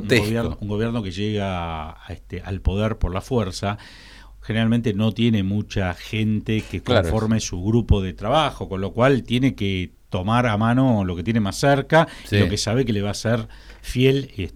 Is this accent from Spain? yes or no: no; Argentina; como tantos argentinos teníamos miedo